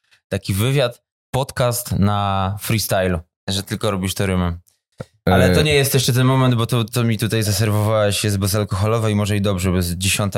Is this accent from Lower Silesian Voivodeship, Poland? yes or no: no; Kraków, Lesser Poland, Poland; now in Warsaw, Poland; a mimo, że jestem Krakusem, to już...